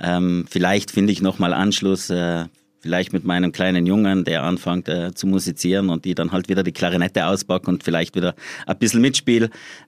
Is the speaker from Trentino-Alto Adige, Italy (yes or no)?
yes; Trentino-Alto Adige, Italy; in Südtirol aufzuwachsen, das muss ich auch dazu sagen, das war halt, ich bin zweisprachig aufgewachsen